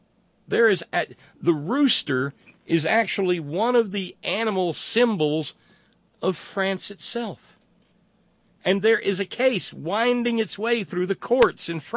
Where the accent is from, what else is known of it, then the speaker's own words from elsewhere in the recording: Alabama, United States; moved away; I lived in a diverse neighborhood when I moved away from Alabama.